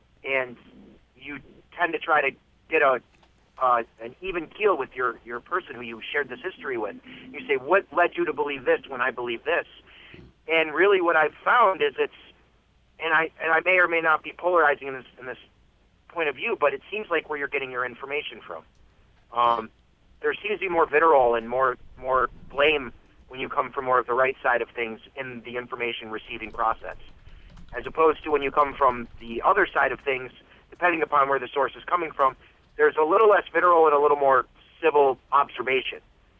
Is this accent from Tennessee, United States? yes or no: no; Erie, Pennsylvania, United States; now in Rochester, United States; you know, I grew up in Erie, Pennsylvania, and, you know, I currently reside here in Rochester.